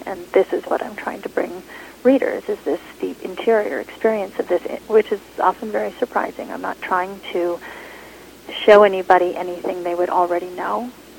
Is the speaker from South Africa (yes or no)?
no; Montreal, Quebec, Canada; now in Fayetteville, United States; It was the place where I grew up for sure.